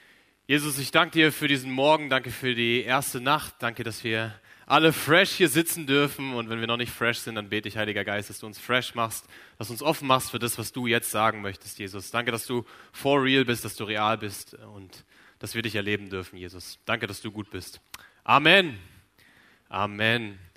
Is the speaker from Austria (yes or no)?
no; Kröffelbach, Hesse, Germany; ich komme aus Mittelhessen, aus dem wunderschönen Kröffelbach.